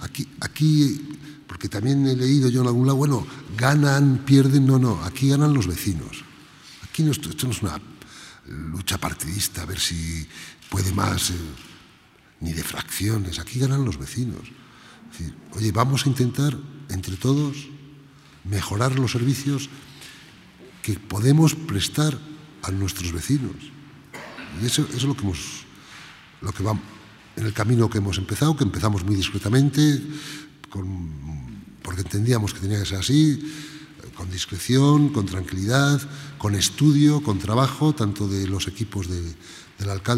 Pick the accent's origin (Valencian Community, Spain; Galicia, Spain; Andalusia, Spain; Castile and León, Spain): Castile and León, Spain; Valladolid; estoy encantado de estar en el Ayuntamiento de Valladolid, es el ayuntamiento de mi pueblo, de mi ciudad